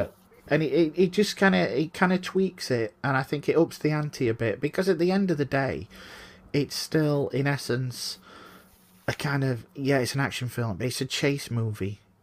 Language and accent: English; United Kingdom; I'm as guilty as anyone for, you know, loving a happy ending despite my being British